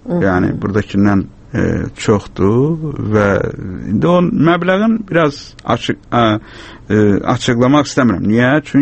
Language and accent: Azerbaijani; Baku, Azerbaijan; accent: Baku; mən Bakıda böyümüşəm və Bakıda böyüdüyüm üçün Bakı ləhcəsi təbii olaraq onda daha çox istifadə.